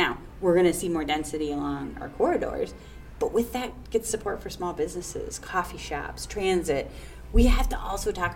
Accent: Perry Township, Ohio, United States; I grew up in actually a township. I did. I grew up in Perry Township, which is on 315 North.

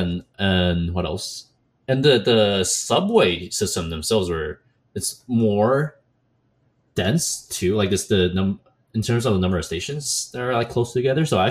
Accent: Taipei, Taiwan; favorites are Taipei, which I'm like very biased because of personal experience, or because it's like my hometown.

